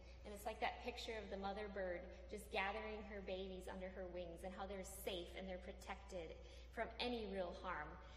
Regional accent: Wisconsin, United States; now in Louisiana, United States; I grew up in Wisconsin as well. But about a year and a half ago, I moved south, and I now work in Louisiana

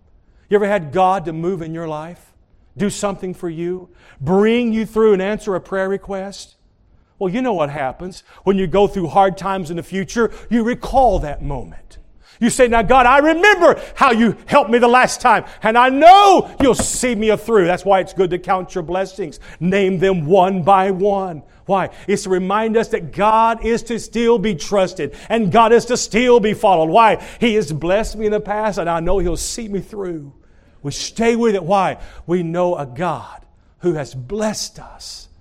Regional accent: Tennessee, United States; where I grew up in East Tennessee, we were right there at Oak Ridge, Tennessee, where they make the bomb, you know.

